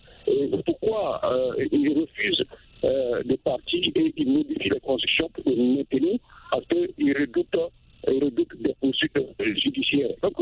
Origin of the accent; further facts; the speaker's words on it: Côte d’Ivoire; chez nous en Côte d'Ivoire